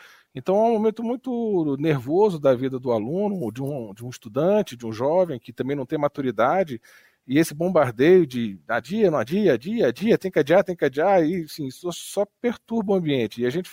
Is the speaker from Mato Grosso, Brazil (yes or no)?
no; Brasília, Federal District, Brazil; sou de Brasília